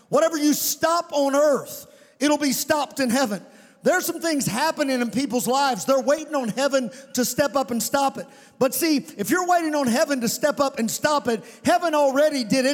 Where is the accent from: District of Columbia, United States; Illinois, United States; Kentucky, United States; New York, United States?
Kentucky, United States; Providence; I'm from Providence, Kentucky, from a small town in Webster County, and I'd be third, fourth generation Providence guy, and my dad, he was raised there.